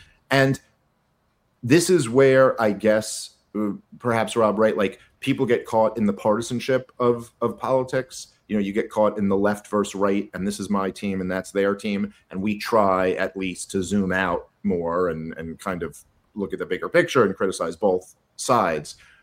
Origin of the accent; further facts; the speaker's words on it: New York City, New York, United States; I'm a Jew from New York City.